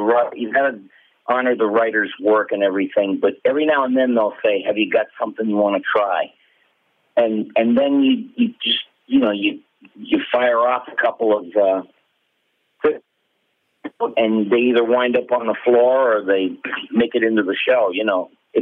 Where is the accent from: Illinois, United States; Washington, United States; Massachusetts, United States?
Massachusetts, United States; Boston; I did her like a screaming racist woman from Boston, because I grew up in Boston.